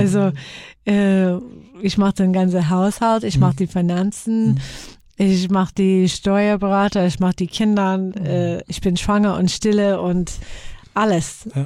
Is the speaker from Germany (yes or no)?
no; United States; Wir sind bei Maximilian Cinema in München, meine ich, gewesen und als Amerikaner